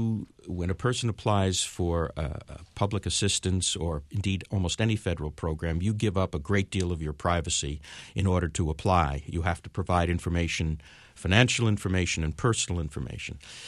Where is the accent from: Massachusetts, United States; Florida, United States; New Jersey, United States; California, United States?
Massachusetts, United States; Ware; I know that a number of years ago in my hometown of Ware